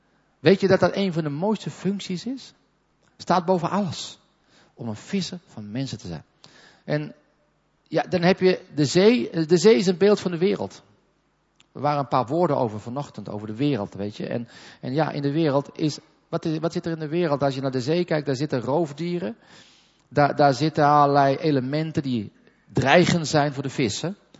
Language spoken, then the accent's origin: Dutch; Netherlands; ik kom uit Holland.